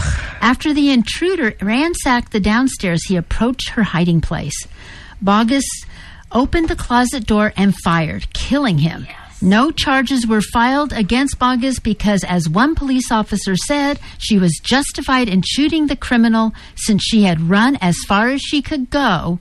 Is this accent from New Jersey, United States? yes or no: no; California, United States; Well, I'm sorry. I'm from California.